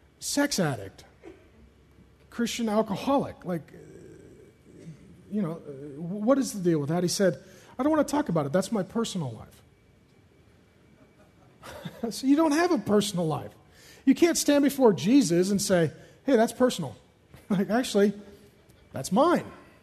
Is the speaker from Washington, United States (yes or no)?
yes; Seattle, Washington, United States; I grew up in South Seattle. Many of you know my story. Irish Catholic boy.